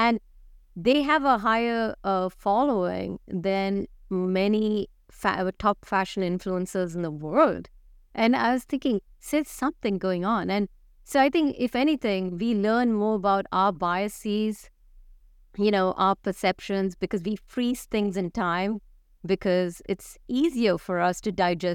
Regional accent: India; moved away as an adult; also born or lived in United States; now in Netherlands; I'm like a middle class, urban, you know, woman who grew up in India but left and went to the US to blah, blah, blah, right? And now I'm in the Netherlands.

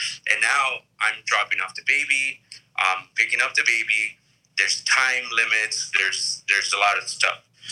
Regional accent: Downey, California, United States; Downey, yep.

